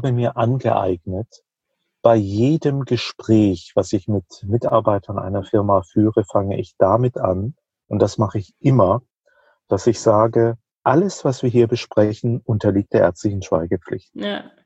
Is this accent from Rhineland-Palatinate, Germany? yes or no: yes; Rhineland-Palatinate, Germany; In der Pfalz, wo ich herkomme